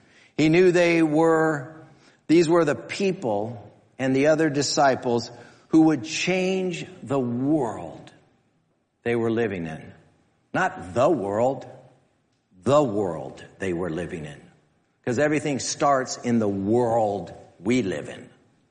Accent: Santa Ana, California, United States; And I came from Santa Ana, so I was considered a hoedad.

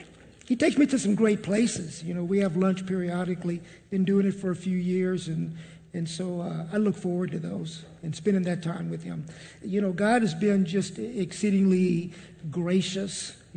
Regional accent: Santa Ana, California, United States; So as Joe said, I grew up in Santa Ana. And we kind of grew up in the same area.

